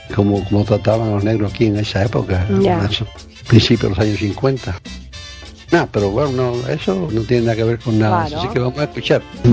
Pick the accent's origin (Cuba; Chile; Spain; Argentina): Cuba; yo me crié en la Cuba que yo vivía.